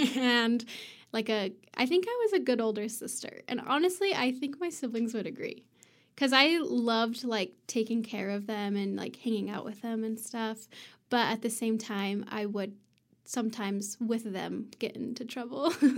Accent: Orem, Utah, United States; moved away as an adult; also born or lived in Hawaii; Well, I grew up in Orem, so super exotic. and I lived in Orem up until I moved to Hawaii when I was 18.

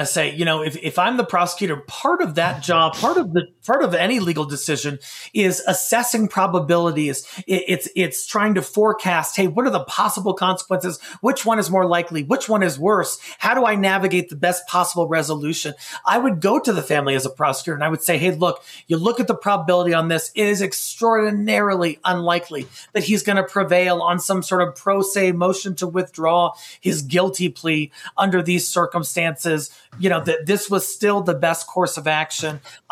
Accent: Colorado, United States; killed more than 10 people in my home state of Colorado.

